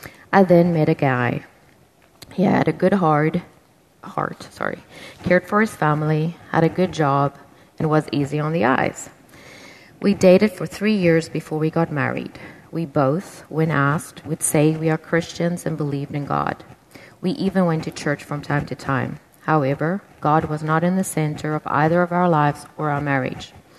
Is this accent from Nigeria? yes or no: no; South Africa; born there; I was born in South Africa to parents who were married for 34 years.